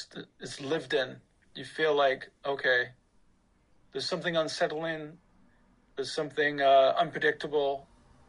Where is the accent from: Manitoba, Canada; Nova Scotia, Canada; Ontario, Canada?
Nova Scotia, Canada; Halifax; Halifax sort of worked for us because A, we shot it there. B, we're from there